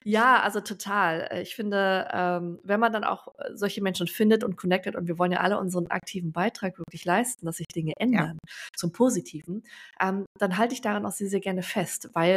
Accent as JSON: {"language": "German", "region": "Hamburg", "country": "Germany", "tie": "born or raised there", "said": "Da komme ich ja her, ja."}